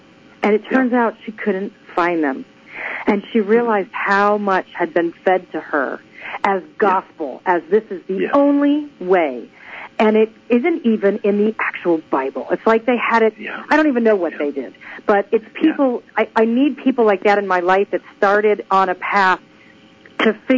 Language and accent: English; the South, United States; you're from the South, I'm from the South, people just shut it down.